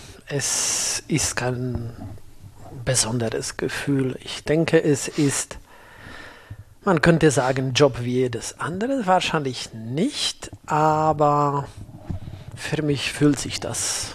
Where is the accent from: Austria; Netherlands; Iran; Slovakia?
Slovakia; German is a second language; Deutsch ist nicht meine Muttersprache, das ist richtig. Ich bin geboren und aufgewachsen in der Slowakei.